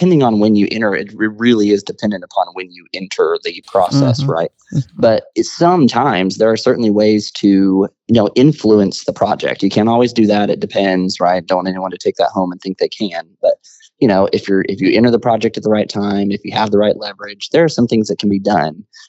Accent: Pampa, Texas, United States; So I grew up in Pampa, Texas, way up there in Texas, Canada, way, way north.

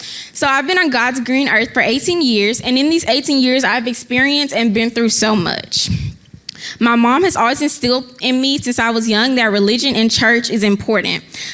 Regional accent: Dallas, Texas, United States; Okay, so I was born on April 9th, 2005, and I was raised here in Dallas, Texas.

